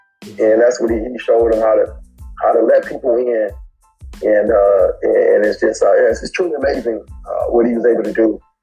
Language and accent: English; Compton, California, United States; Growing up in Compton, it's very similar. It's not that much different from Alexandria.